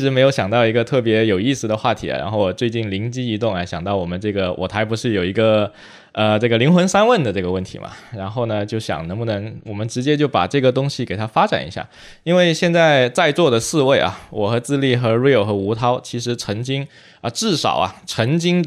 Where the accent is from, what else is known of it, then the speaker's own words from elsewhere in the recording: China; 一般像我们在中国长大的话，一般就是高考